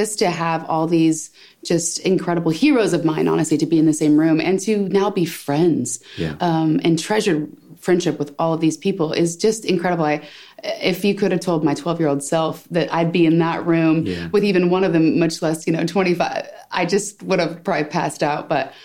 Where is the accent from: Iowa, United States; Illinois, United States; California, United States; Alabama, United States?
California, United States; In California, Northern California, actually really close to where Star Wars, the original movie in the Redwoods, was filmed.